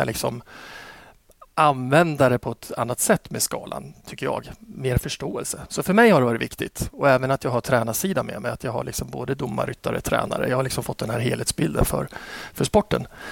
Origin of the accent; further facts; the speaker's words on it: Östersund, Jämtland County, Sweden; Östersund.